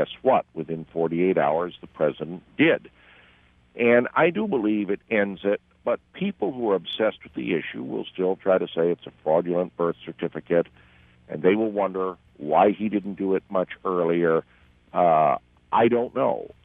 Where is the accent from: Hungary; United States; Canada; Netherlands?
United States; Connecticut; he made a very strong impression in my home state of Connecticut when he addressed the Republican dinner last year.